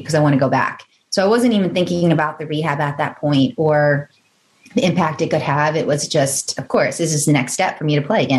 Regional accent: Virginia, United States; I grew up in Northern Virginia and soccer was a spring sport for us.

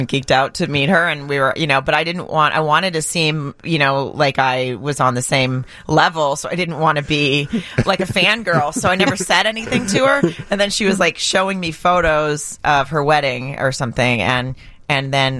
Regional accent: the South, United States; accent: Southern; I'm from the South. Threw in my Southern accent and everything

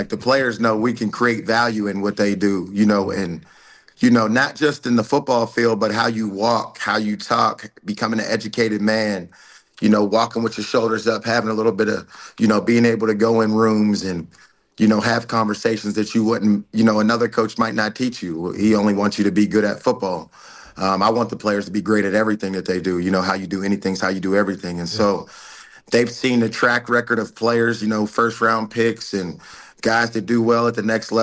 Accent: Pittsburgh, Pennsylvania, United States; moved away as an adult; I'm from Pittsburgh, Pennsylvania, but I moved to California and went to junior college and obviously had a good junior college career here.

